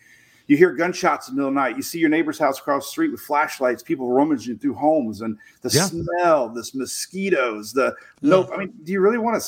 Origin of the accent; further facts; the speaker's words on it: Bradenton, Florida, United States; born there; now in Oldsmar, United States; I was born in Bradenton.